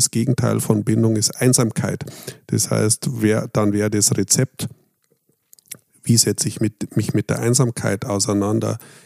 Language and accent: German; Bavaria, Germany; ich komme ja aus Bayern